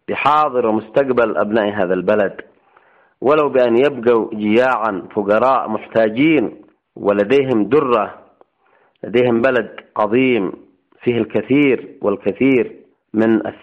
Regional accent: Yemen; كان يجب علينا كيمنيين أن نكتفي بهذه الشهادة

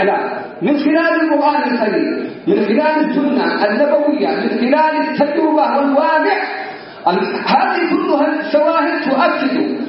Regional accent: Yemen; لان هذه الاجواء ليست موجوده عندنا في اليمن كما هي موجوده في الخارج

